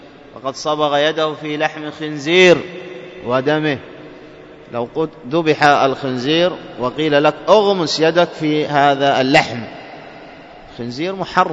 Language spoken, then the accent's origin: Arabic; Dhofar, Oman; accent: Shehri; إحنا نسميها القراطة بلهجتنا العامية الشحرية